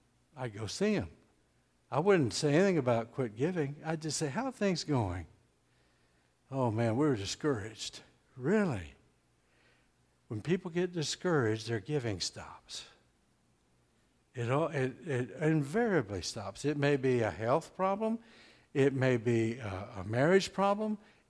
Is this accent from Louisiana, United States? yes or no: no; Tyler, Texas, United States; also born or lived in Dallas, United States; I was born in Dallas, Texas when I was born. It's hard to say when I was a kid. Everybody's born as a kid. And shortly after that, we moved to Tyler, Texas.